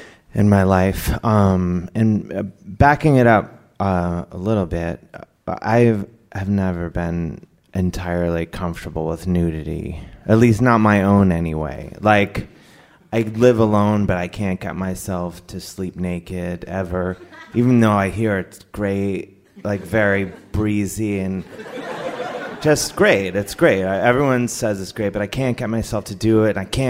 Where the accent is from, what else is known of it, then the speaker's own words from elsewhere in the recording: Cleveland, Ohio, United States; I grew up in Cleveland.